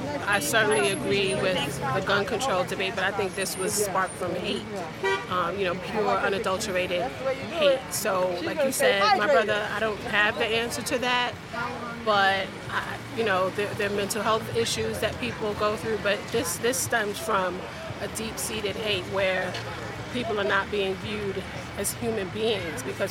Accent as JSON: {"language": "English", "town": "Staten Island", "region": "New York", "country": "United States", "said": "We are from Staten Island, New York."}